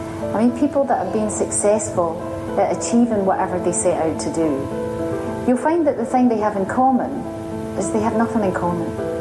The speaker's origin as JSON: {"language": "English", "town": "Glasgow", "region": "Scotland", "country": "United Kingdom", "tie": "born or raised there", "said": "So I grew up in Glasgow. In case you haven't noticed, I am Scottish. But I grew up in Glasgow"}